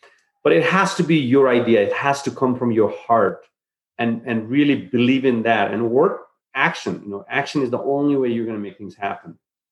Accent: Nepal; when I was growing up in Nepal, especially in Nepal, getting jobs and being treated by employer was horrible.

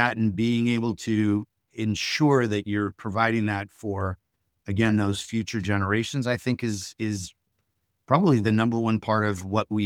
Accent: West Coast, United States; I'm originally from the West Coast, so getting closer to the West Coast for the first time in 20 years sounded like a good opportunity

